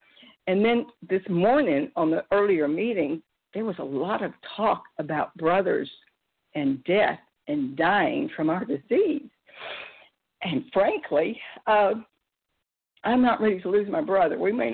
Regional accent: Pensacola, Florida, United States; I'm a grateful, recovering, compulsive overeater, and I'm from Pensacola, Florida.

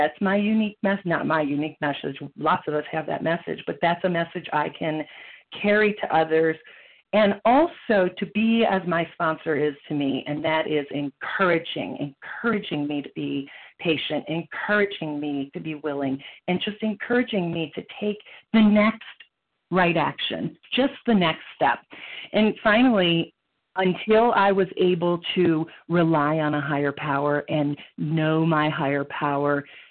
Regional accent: Colorado, United States; I'm from Colorado, and I'm a recovering compulsive overeater.

